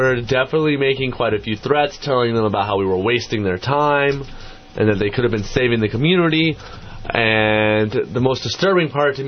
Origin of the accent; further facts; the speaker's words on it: Vermont, United States; now in Santa Cruz, United States; No, I'm originally from Vermont.